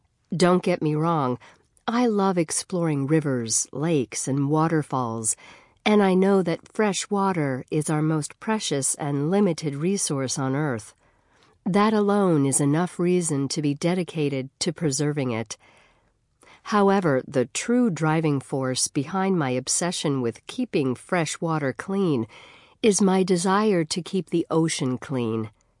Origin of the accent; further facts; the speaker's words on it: San Diego, California, United States; I've always loved the outdoors, the mountains and ocean alike, and growing up in San Diego allowed me to explore both of these diverse ecosystems.